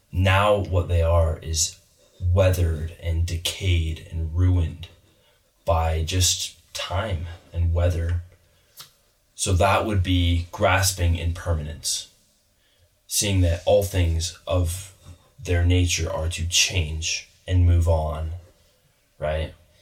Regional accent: United States; obviously I grew up in America and I'm not super well educated on this topic

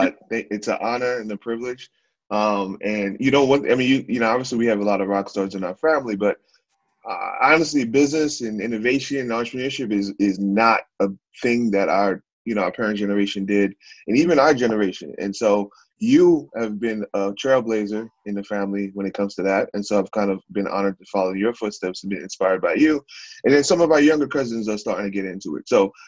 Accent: Queens, New York, United States; Yeah, that's a great point. I'm from Queens, New York, born to Haitian parents, similar to yourself, obviously.

